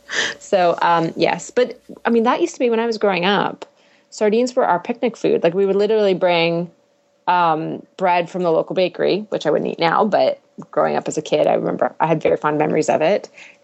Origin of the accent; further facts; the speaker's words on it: Canada; now in United States; Canadian anymore. I'm like, well, I have lived in the States for 8 years. It is going to water down my accent eventually.